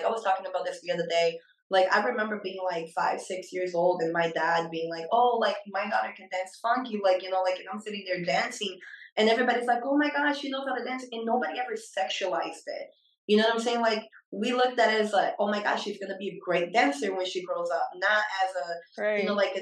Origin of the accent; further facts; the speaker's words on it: Rio de Janeiro, Brazil; English is a second language; now in United States; like a lot of the other Brazilians here in the U.S. don't like, you know, when I tell them like I'm from Rio